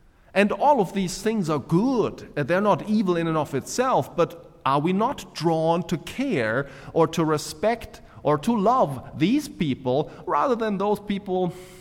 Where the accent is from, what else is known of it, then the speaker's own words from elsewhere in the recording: Germany; I was always appalled when I grew up in Germany.